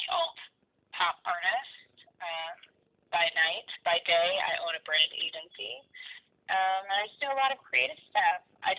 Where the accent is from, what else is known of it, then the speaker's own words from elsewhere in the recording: Chicago, Illinois, United States; I'm from Chicago, Illinois.